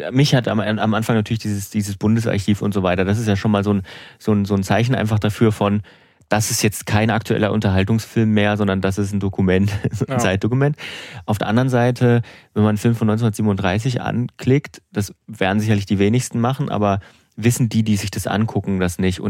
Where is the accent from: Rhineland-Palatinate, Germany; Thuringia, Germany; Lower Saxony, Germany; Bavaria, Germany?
Thuringia, Germany; Suhl; aus Suhl stammt, meiner Heimat in Südthüringen